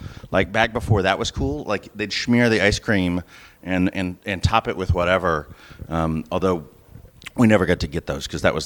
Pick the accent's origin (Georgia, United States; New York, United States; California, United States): Georgia, United States; Atlanta; I grew up here in Atlanta. I was born in Piedmont Hospital. Like, I'm one of the six or seven actual Atlanta residents.